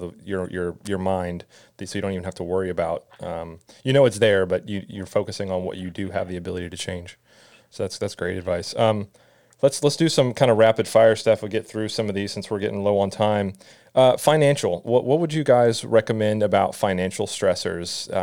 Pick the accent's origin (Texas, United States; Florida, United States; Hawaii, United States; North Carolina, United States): Florida, United States; Jacksonville; It's funny, like I grew up here in Jacksonville my entire life